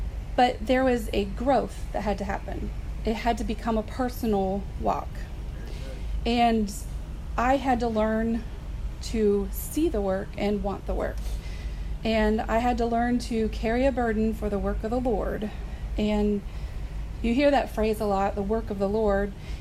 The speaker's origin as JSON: {"language": "English", "region": "Maryland", "country": "United States", "tie": "born there", "said": "When I was born in Maryland, Dad was actually the printer of a little newspaper article they had"}